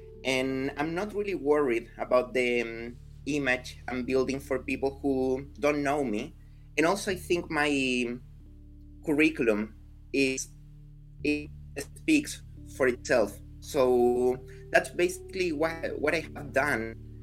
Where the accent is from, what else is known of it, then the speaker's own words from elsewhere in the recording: Chile; now in United States; Yeah, I'm from Chile. I moved here in 2015.But yeah, I've been around. I started seeing the world and living in different countries quite early in my life.